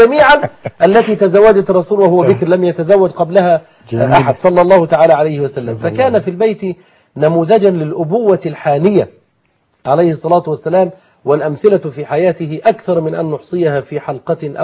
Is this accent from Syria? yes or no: no; Upper Egypt, Egypt; وأنا صعيدي حتى لا يغضب الصعيد، أنا صعيدي أصلا